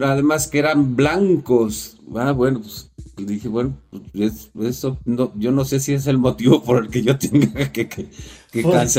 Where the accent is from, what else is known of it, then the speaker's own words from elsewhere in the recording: Guadalajara, Jalisco, Mexico; tengo que decir casi siempre que soy de Guadalajara. Que yo nací en Guadalajara porque si no ya me empiezan a maltratar por chilango.